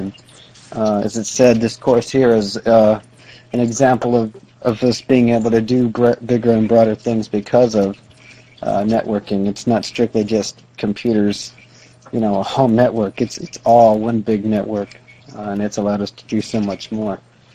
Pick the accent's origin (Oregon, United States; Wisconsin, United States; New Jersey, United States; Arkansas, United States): Arkansas, United States; I'm from Northeast Arkansas, right on the Southeast Missouri border.